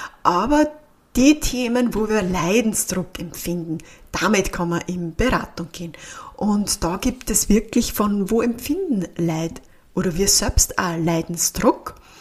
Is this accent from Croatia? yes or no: no; Austria; accent: mix of Waldviertel and Upper Austrian dialect; ich habe beim Dialekt schon so eine Mischung zwischen waldviertlerisch und oberösterreichisch und es ist ja schon eine Mischkulanz